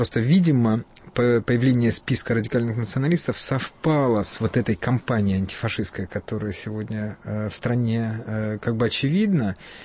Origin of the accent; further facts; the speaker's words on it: Moldova; Я сам родом из Молдавии, и там всплеск национализма был огромный.